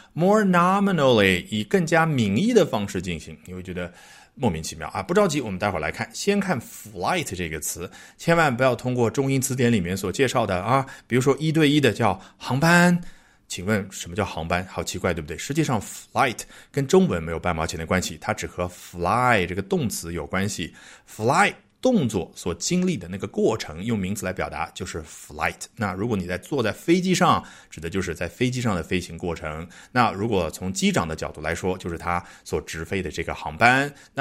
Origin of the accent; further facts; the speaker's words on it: China; 我们现在可以把三位宇航员同时送上我们中国人自己造的空间站